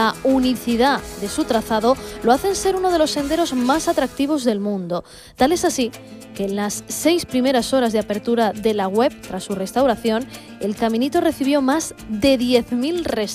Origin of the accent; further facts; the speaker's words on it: Málaga, Andalusia, Spain; los que somos de Málaga, pero también mucha gente de Andalucía